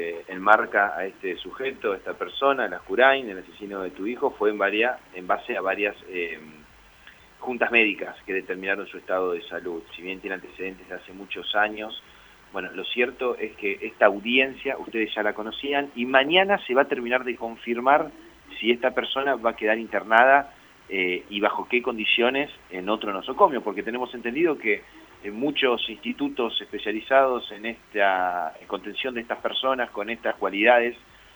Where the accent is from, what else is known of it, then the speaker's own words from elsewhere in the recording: Santa Fe, Argentina; Porque esto nos marcó a todos como santafesinos y como a periodistas.